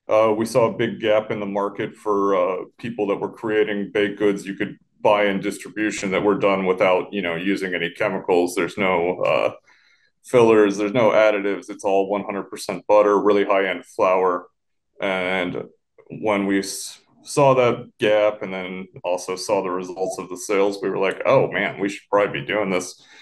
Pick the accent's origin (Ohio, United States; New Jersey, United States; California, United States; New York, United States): Ohio, United States; Toledo; I'm staying out of this, all right? I'm from Toledo. I cook French. I don't speak it very well.